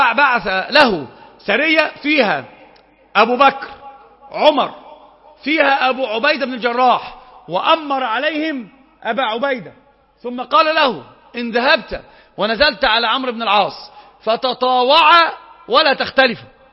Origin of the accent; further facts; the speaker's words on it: Iraq; طبعا دي مش مثل المفتاح عندنا في العراق من الإمام